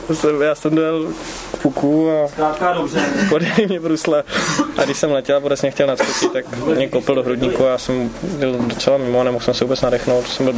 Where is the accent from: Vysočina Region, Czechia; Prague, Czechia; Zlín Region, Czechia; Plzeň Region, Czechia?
Vysočina Region, Czechia; Třebíč; Samozřejmě jsem Třebíčák a pořád budu, protože tady to se nemění, prostě jsem se narodil v Třebíči, hokej jsem se naučil v Třebíči